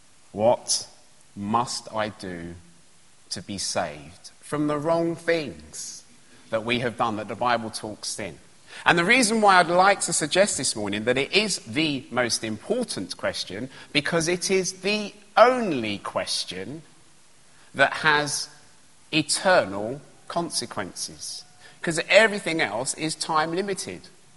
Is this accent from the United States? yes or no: no; London, United Kingdom; So when I was at primary school, I grew up in East London.